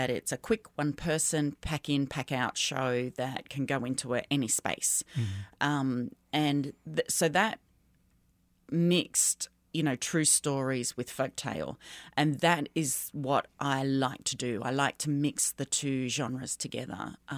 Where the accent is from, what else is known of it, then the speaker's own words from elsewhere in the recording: Australia; I was born in Australia, but my family come from El Salvador. So there was a migration, older siblings born overseas, all of that. So I was born and raised in Australia as an immigrant